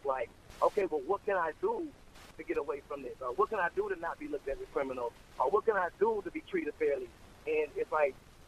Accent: Minneapolis, Minnesota, United States; especially growing up in Minneapolis. I think Minneapolis is the opposite.

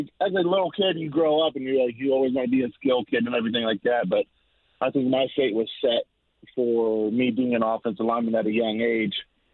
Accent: Kansas City, Missouri, United States; I mean, I grew up in Kansas City, and I grew up watching Will Shields on the offensive line for Kansas City

